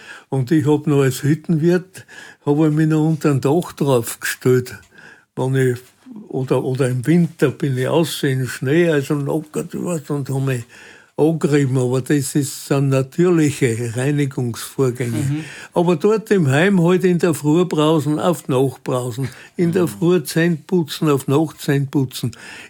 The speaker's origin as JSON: {"language": "German", "town": "Bruneck", "region": "Trentino-Alto Adige", "country": "Italy", "tie": "born or raised there", "moved": "yes", "lives_now": "Germany", "said": "Und dann bin ich in Südtirol aufgewachsen. Bruneck in die Schule gegangen"}